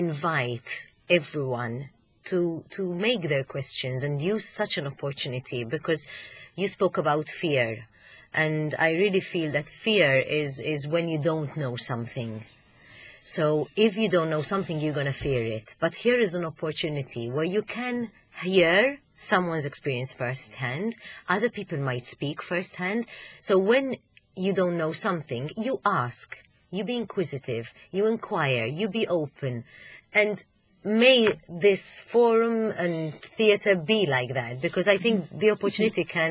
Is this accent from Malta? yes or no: yes; Malta; first language Maltese; English is a second language; I mean, when I was young, we did not speak English. I came from a Maltese family. So I spoke Maltese at home